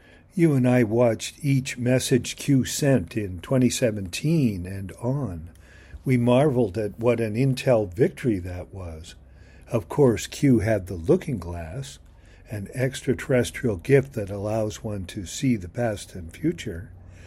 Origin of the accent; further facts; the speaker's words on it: Canada; and I'm a Canadian, you wouldn't expect it from me.